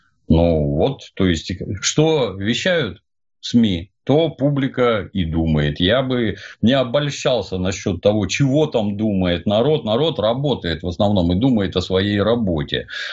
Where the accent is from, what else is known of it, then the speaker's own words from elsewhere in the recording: Ukraine; born there; там особо отмечено, например, что я родился на Украине.